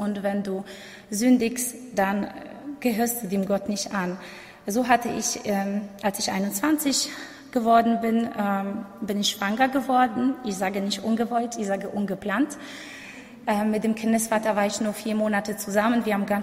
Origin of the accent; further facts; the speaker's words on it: Poland; now in Germany; ich bin gebürtige Polin. Ich bin im Jahr 2000 mit meiner Mutter und mit meinem älteren Bruder von Polen nach Deutschland ausgewandert.